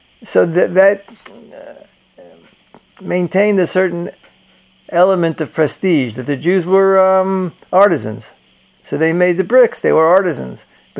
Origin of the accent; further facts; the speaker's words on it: United States; So that gives you a certain sense I'm an American.